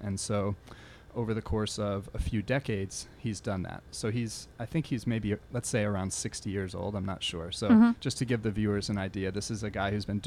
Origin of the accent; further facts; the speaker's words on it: Ghent, New York, United States; I'm from Ghent, New York. I grew up on Gallagher Stud Farm, which is right off of 9H near Kinderhook. So I'm from this area